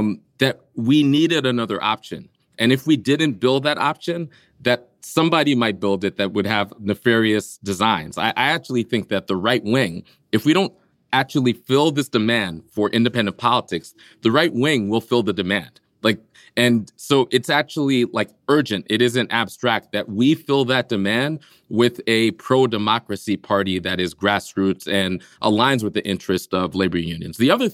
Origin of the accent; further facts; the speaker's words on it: New York, United States; like I grew up in New York, so I was familiar with the WFP and its politics